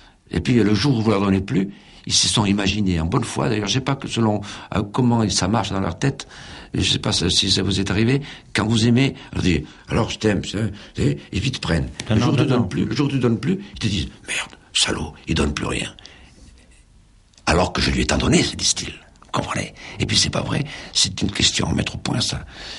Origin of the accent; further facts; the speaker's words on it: Monaco; à Monaco, parce que je suis monégasque